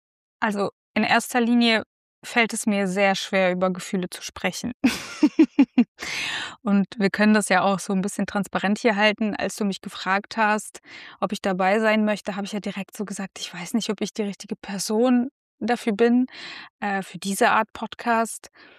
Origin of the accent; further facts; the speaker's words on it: Kazakhstan; Ich komme aus Kasachstan, also ich komme aus einer postsowjetischen Land und einer postsowjetisch aufgebauten Struktur, Gesellschaftsstruktur. Ich bin 1989 auf die Welt gekommen und in meinen ersten Lebensjahren ist gerade mal die Sowjetunion zerbrochen.